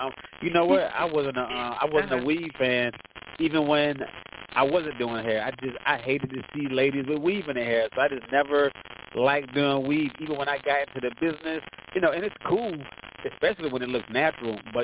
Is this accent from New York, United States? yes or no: no; Florida, United States; Hey, I'm a guy from Florida, went to the military, got out of the military, went to beauty school at Dudley University. When I left Dudley's, I moved to one of my favorite cities, Newark, New Jersey, Brick City.